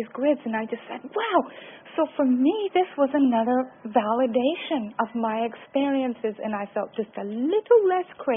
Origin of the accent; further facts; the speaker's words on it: United Kingdom; I'm British, so I'm not involved with that system at all.